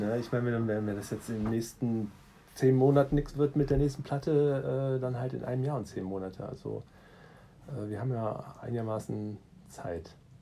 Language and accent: German; Wuppertal, North Rhine-Westphalia, Germany; also ich komme aus Wuppertal